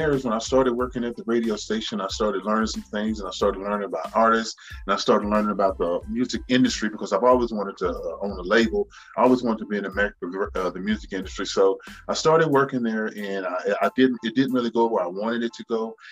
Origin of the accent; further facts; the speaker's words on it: Shreveport, Louisiana, United States; now in Scottsbluff, United States; I'm from Shreveport, Louisiana, but I'm currently living in Scottsbluff, Nebraska, which is where me and my wife have incorporated our record label, Son of Man Records.